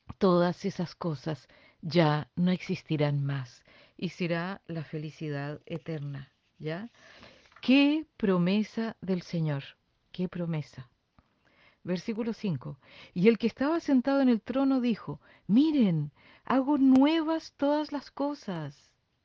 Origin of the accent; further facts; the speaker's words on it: Chile; moved away; Yo cuando me fui de Chile, estuve un año en Argentina y en un momento dado tenía los zapatos rotos.